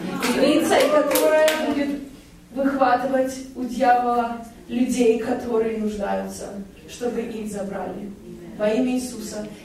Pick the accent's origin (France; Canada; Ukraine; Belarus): Canada; Vancouver, British Columbia; я из Ванкувера. Мы вот приехали 7 человек, девочки из Ванкувера.